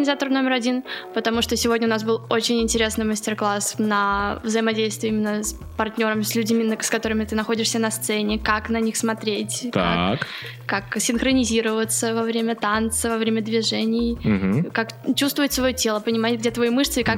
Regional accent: Saint Petersburg, Russia; born there; Да, я родилась в Питере.

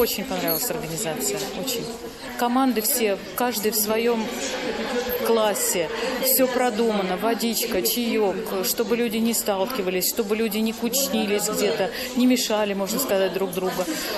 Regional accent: Ulyanovsk, Ulyanovsk Oblast, Russia; я из Ульяновска.

